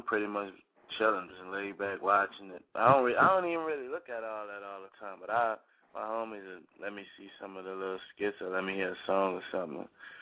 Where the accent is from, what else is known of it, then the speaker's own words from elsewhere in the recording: New Orleans, Louisiana, United States; Yeah, I'm from New Orleans.